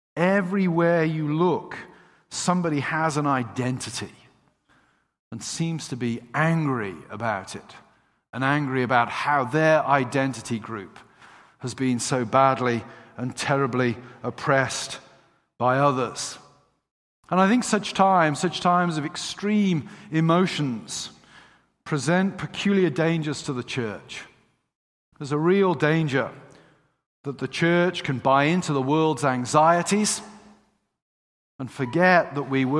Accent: England, United Kingdom; I'm English.

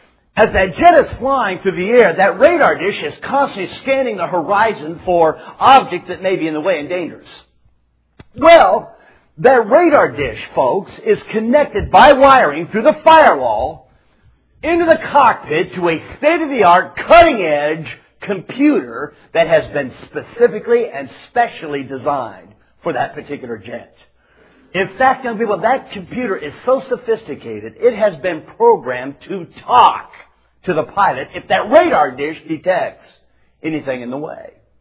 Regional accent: Seattle, Washington, United States; I was raised in Seattle. I'm originally from the West Coast.

